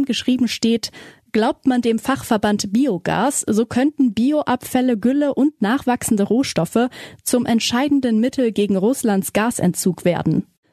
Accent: Bavaria, Germany; In Bayern, meinem Heimatbundesland

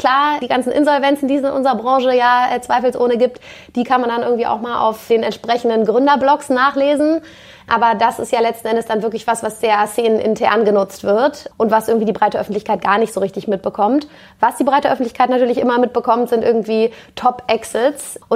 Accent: Berlin, Germany; Also ich bin ursprünglich Berlinerin.

